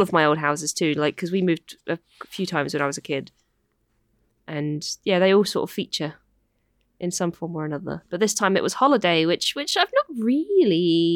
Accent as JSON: {"language": "English", "country": "United Kingdom", "said": "I'm not satisfied. I am British."}